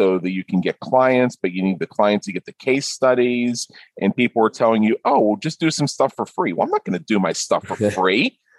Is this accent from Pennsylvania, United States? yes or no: yes; Pittsburgh, Pennsylvania, United States; now in Las Vegas, United States; We both come from Pittsburgh and we both moved to Las Vegas.